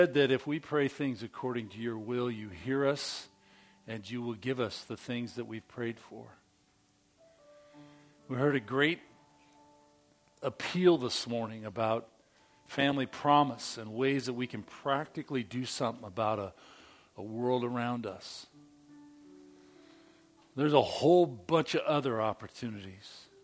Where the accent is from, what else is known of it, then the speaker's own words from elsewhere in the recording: East Bay, California, United States; now in Oregon, United States; Oh, I'm from East Bay, I'm telling them